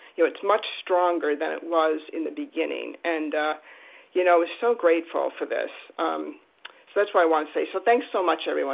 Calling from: New Hampshire, United States; Thank you for your service. I'm calling in from New Hampshire.

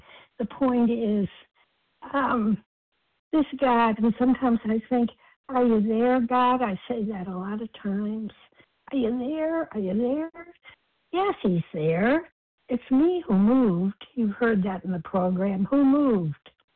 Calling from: Massachusetts, United States; a compulsive overeater in Massachusetts.

